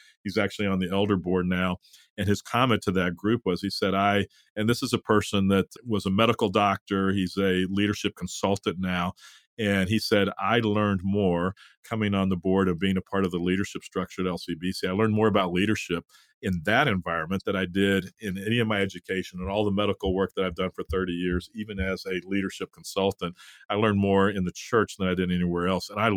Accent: Dallas, Texas, United States; I grew up in Dallas, Phil. I lived in Dallas for 10 years after seminary.

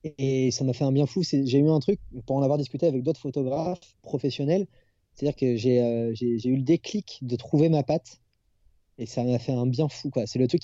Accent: Réunion, France; born or raised there

